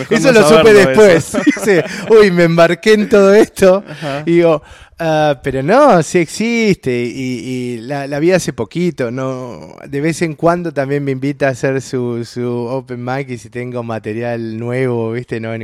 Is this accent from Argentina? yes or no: yes; Argentina; Y, en mi caso en particular quizás es distinto porque soy argentino.